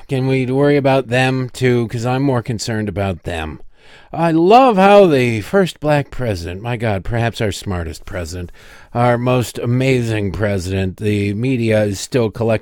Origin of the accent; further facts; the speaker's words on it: Michigan, United States; Because I, as somebody growing up in Michigan, could have gone to college anywhere in the country.